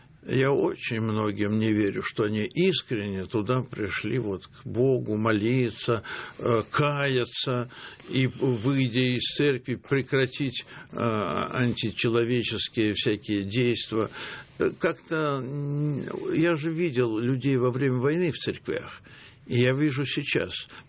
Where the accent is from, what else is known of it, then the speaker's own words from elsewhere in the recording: Saint Petersburg, Russia; Мой родной город, на самом деле, Ленинград.